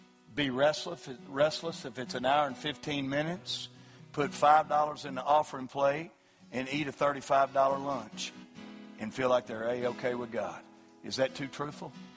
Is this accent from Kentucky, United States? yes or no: yes; Kentucky, United States; I grew up in Kentucky and I heard this baloney coming out of the pulpits that I grew up with.